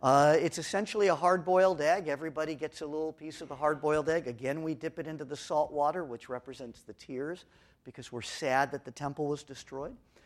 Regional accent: Los Angeles, California, United States; Now, I'm from Los Angeles, so I don't know very much about livestock.

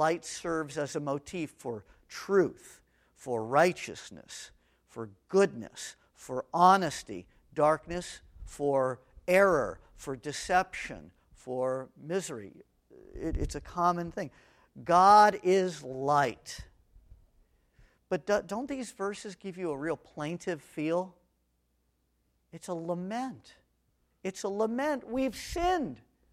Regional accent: California, United States; And I grew up in Southern California.

